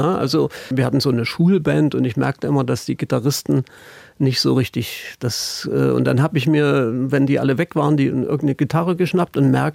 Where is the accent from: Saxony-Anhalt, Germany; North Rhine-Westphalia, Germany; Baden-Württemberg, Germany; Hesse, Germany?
Saxony-Anhalt, Germany; Halle; Meine Mutter war im Landestheater Halle angestellt. Und ich bin da im Theater groß geworden im Prinzip.